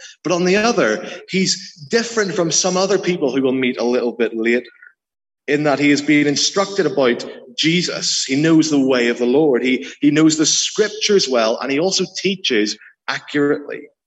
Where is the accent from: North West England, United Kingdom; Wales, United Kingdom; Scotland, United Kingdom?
Scotland, United Kingdom; St Andrews; Usually if I tell people I'm from St. Andrews, the first question they ask me is, do you play golf?